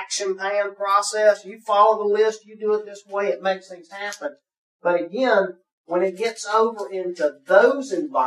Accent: United States; If I hadn't been there, for me as an American, that's a hard thing to get your mind around

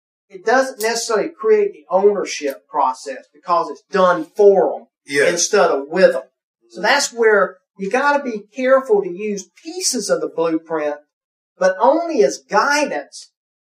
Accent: United States; If I hadn't been there, for me as an American, that's a hard thing to get your mind around

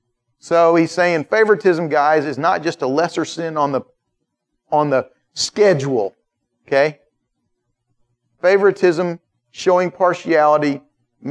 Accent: Atlanta, Georgia, United States; I grew up in Atlanta, and Northeast Atlanta. I played football and baseball and stuff at the park that was just down the street from where I grew up.

